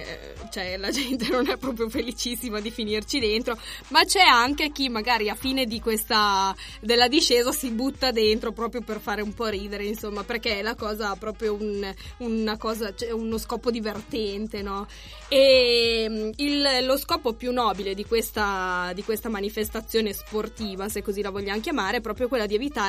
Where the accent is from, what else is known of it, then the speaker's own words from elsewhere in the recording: Biella, Piedmont, Italy; Allora, dovete sapere che io sono di Biella